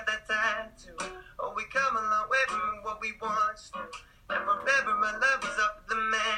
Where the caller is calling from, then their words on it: British Columbia, Canada; British Columbia, in my room around a bunch of plants and with a bunch of instruments.